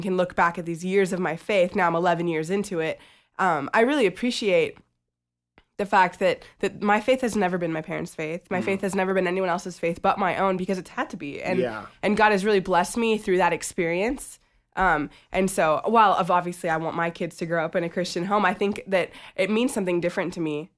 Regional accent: California, United States; I grew up in Southern California.

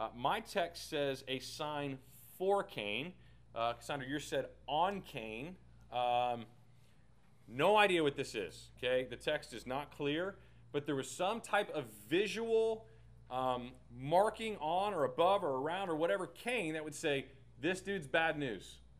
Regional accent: Texas, United States; So I come from Texas, and let me just walk you through some really bad theology of this text, okay?

